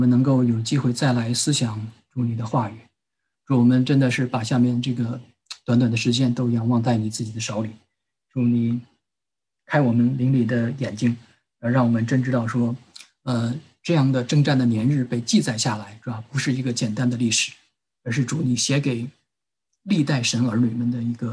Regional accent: China; 所以我们中国人才说嘛，这个宁为太平狗，不做乱世

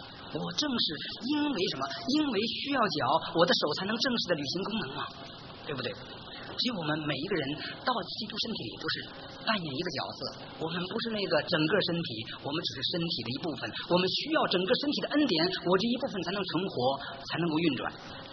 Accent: Beijing, China; 我们北京话叫姐们

